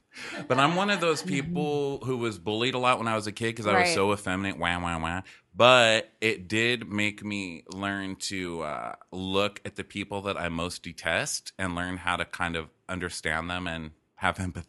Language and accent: English; El Paso, Texas, United States; So I had, like, growing up in El Paso, all my friends were adults because I was always doing shows at the community theaters and stuff.